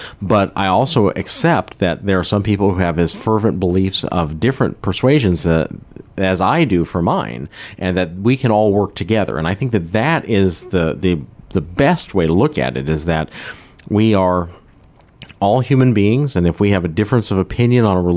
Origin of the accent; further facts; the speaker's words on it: United States; I think that's a hard topic to pin down as an American